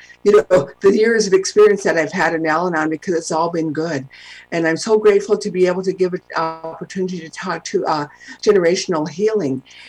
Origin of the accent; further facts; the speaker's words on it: Rapid City, South Dakota, United States; I went to Catholic school, born and raised, and I grew up in Rapid City, which is not on the reservation.